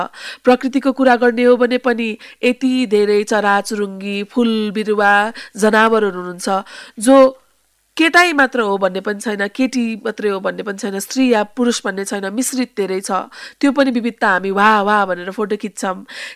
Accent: Kathmandu, Bagmati, Nepal; म एउटा काठमाडौँको मुटुमा जन्मेर हुर्केको, एउटा हिन्दूबाट बौद्ध धर्ममा परिणत भएको परिवारमा हुर्केको, एउटा मेडिकल डक्टर भइसकेको व्यक्ति

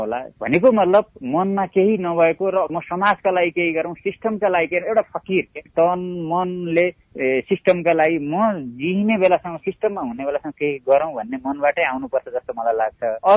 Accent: Jumla, Karnali Province, Nepal; born there; मेरो जन्मस्थान जुम्ला हो, हेर्नु जुम्लाको सिंजाको त्यो एउटा मेरो बुवा न सरकारी कर्मचारी हुन् न राजनीतिक दलका कुनै नेता हुन्, एउटा सामान्य किसानको छोरालाई

